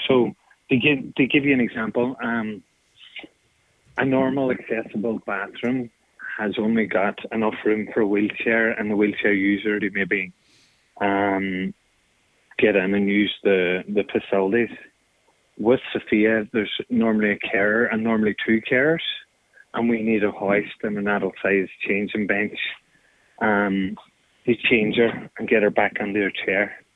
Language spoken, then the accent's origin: English; County Donegal, Ireland; now in Dublin, Ireland; To be honest, I grew up in Donegal. So we go back, and I now live in Dublin.